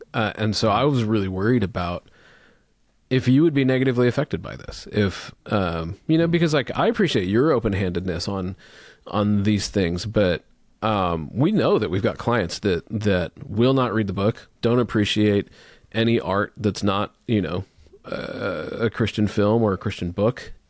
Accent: Omaha, Nebraska, United States; I grew up, you know, as an Indian kid in a class in West Omaha, elementary school in West Omaha

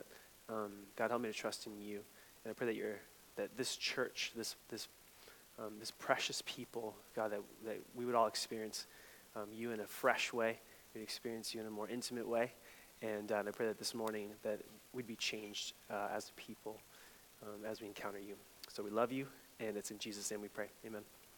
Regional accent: Puerto Rico; I'm Puerto Rican. I was born in Puerto Rico, which means that we're all Catholic, pretty much, about 99.9% of us. So I grew up going to Mass every Sunday.

